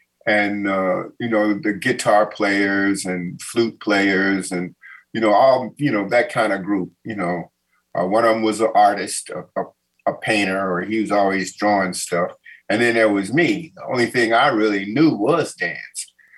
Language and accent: English; Forest City, Arkansas, United States; I was born in Arkansas, Forest City, Arkansas, which is 40 miles west of Memphis.